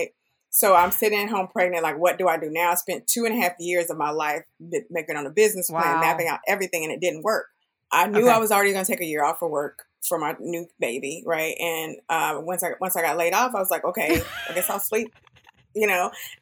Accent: Texas, United States; also born or lived in Florida; my background, I'm a Texan, born and raised in Texas, lived quite a few other places. I've lived in Florida for a little bit, lived all pretty much in every major city of Texas with the exception

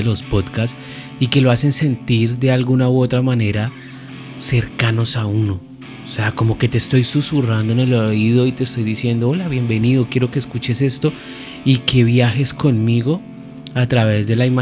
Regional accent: Colombia; born there; Yo nací en Colombia en 1988, por ende tengo 35 años. Nací el 1 de enero a las 12 y 45 de la noche.

